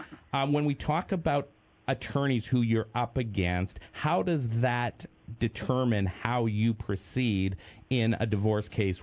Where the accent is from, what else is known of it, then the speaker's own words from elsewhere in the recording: Canada; accent: Canadian; sorry in my Canadian accent to Jesse